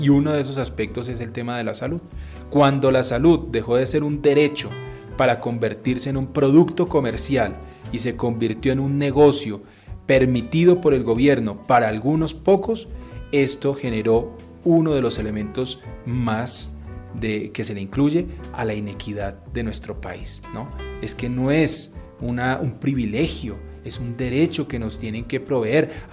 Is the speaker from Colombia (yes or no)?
yes; Colombia